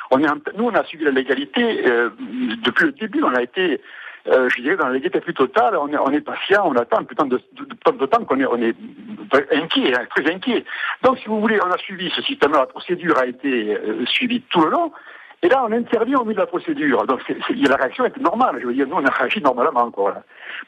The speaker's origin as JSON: {"language": "French", "region": "Corsica", "country": "France", "said": "les postes occupés par les continentaux chez nous en Corse"}